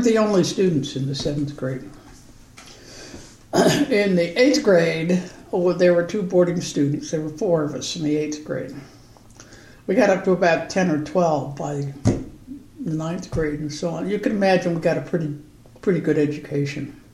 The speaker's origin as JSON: {"language": "English", "town": "Cooperstown", "region": "New York", "country": "United States", "tie": "born or raised there", "said": "So my growing up in Cooperstown is rather different from a lot of other people's, I think."}